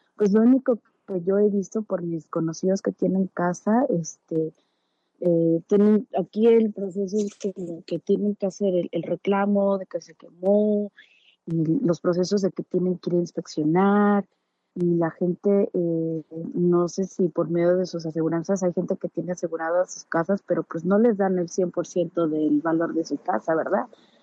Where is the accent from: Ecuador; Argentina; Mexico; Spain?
Mexico; now in United States; porque yo como tal pues soy mexicana